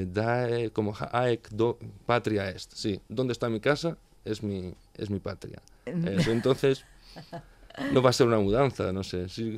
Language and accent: Spanish; Greece; Spanish is a second language; en el grupo yo soy el único griego